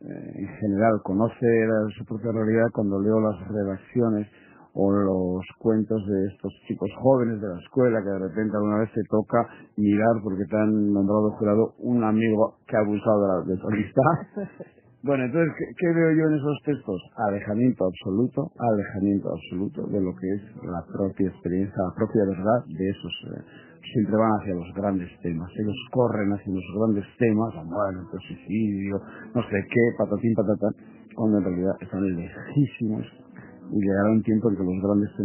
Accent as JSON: {"language": "Spanish", "region": "Basque Country", "country": "Spain", "first_language": "Basque", "second_language": "Spanish", "said": "Esos apuntes siempre los hago en lengua, es que es mi primera lengua. El castellano es una primera lengua también, pero es el primus inter pares, la lengua fundamental para mí, por experiencia, por mi vida, por todo, es la lengua vasca."}